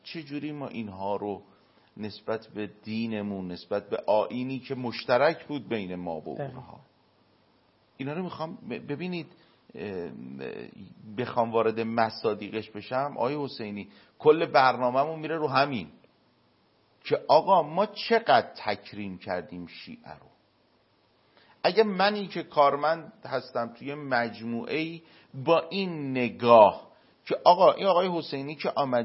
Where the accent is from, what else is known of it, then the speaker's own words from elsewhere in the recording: Qom, Iran; born there; ما پدرمون شیعه است، مادرمون شیعه است، خودمون شیعه، این تو قم به دنیا اومدیم، مثلا حالا طلبه شدیم